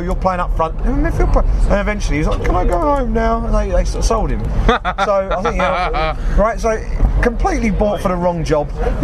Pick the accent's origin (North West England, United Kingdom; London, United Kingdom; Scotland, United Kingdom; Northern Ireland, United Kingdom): London, United Kingdom; And even though we're from London, we're all right apparently.